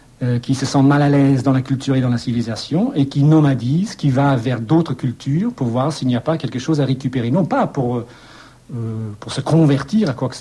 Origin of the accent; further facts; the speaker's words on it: Scotland, United Kingdom; French is a second language; En tant qu'Écossais, je suis beaucoup plus français et américain qu'anglais.